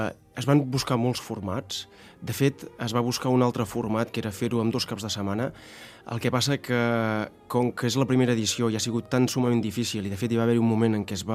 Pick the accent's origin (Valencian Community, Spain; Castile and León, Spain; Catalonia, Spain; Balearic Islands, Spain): Catalonia, Spain; Centelles; Centelles és, per mi és ideal, a veure que sigui el meu poble